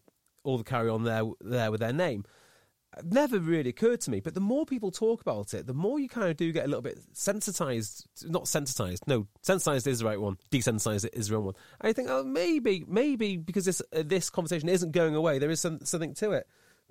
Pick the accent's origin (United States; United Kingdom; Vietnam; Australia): United Kingdom; Wales; also born or lived in Manchester; I'm actually Welsh, and I can't say I enjoy being Welsh that much at the moment, because I can't travel back to Wales.